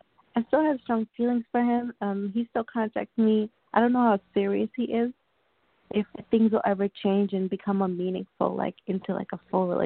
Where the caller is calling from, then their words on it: New York, United States; I'm calling from New York.